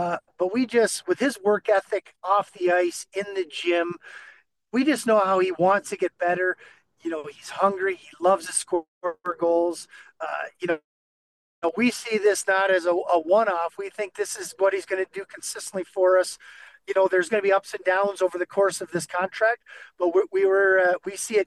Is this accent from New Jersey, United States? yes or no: no; New York, United States; even though I'm American, it's the same thing.